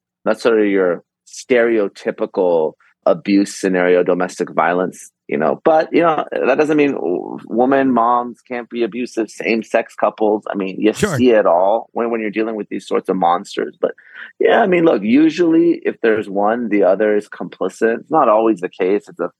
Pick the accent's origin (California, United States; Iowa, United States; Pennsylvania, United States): California, United States; I mean, again, here in my home state of California, they've done documentaries on this